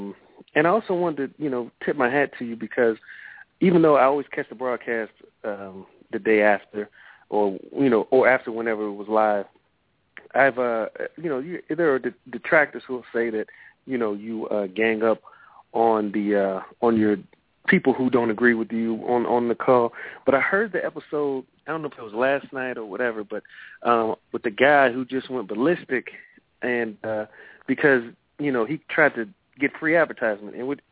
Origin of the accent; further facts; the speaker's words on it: Detroit, Michigan, United States; now in Atlanta, United States; Calling from Phoenix, from Detroit, but I actually moved to Atlanta now.